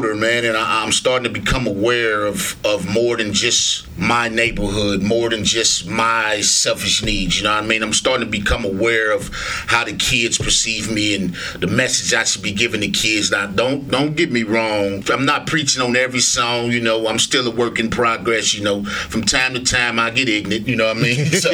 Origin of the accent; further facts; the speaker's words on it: United States; no matter the way I live, how I get it, I'm still an American.